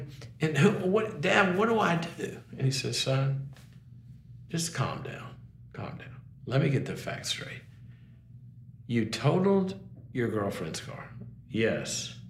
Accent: Mississippi, United States; moved away as an adult; I go to college, and I was from Mississippi. I went to SMU's in Dallas, and so I went a couple of states over, floating along as a college student.

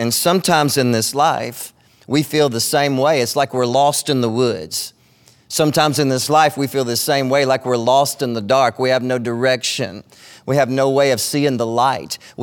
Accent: DeQuincy, Louisiana, United States; As most of you know, I grew up in DeQuincy

